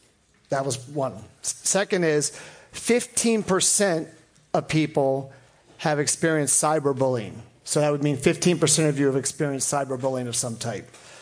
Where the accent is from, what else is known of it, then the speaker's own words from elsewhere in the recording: Reston, Virginia, United States; I grew up here in Northern Virginia. I grew up in Reston.